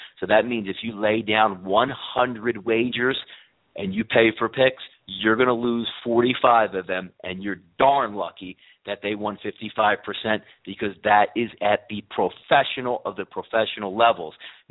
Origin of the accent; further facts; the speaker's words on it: East Coast, United States; accent: East Coast; Based out of the East Coast, as you could probably tell by my voice and my accent, love football.